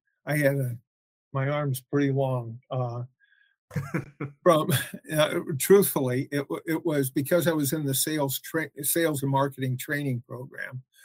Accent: Illinois, United States; now in Louisville, United States; So I actually came to Kentucky because it was the closest still to my hometown outside of Chicago. So I could make it back there for good pizza on the weekends because they don't have any in Louisville.

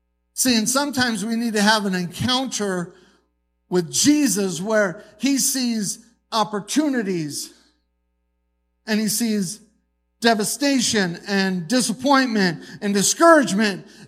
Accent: Buffalo, New York, United States; also born or lived in California; now in Sioux Falls, United States; I was born in Buffalo, New York. Moved out to California. Now I'm in Sioux Falls, South Dakota. But so I grew up as a Buffalo Bills fan and a Buffalo Sabres fan.

